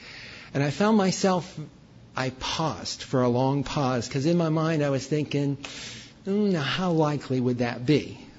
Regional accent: Lancaster, Ohio, United States; now in Xenia, United States; We've never lived in Xenia, Ohio. Never. We're from Lancaster, Ohio.

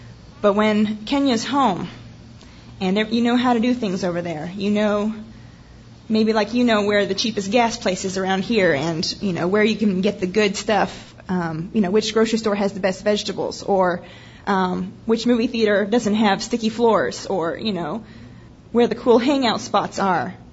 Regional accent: Mississippi, United States; born there; I was born in Mississippi, but I don't really sound like it. I can sound like a little bit more if you want me to. I can get a little southern

